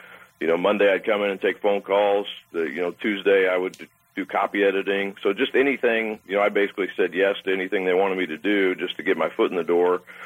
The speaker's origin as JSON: {"language": "English", "region": "Nebraska", "country": "United States", "tie": "born or raised there", "said": "And growing up in Nebraska is a little different. Like you said, there's nothing, you know, there's no pro team in Nebraska, so that's it."}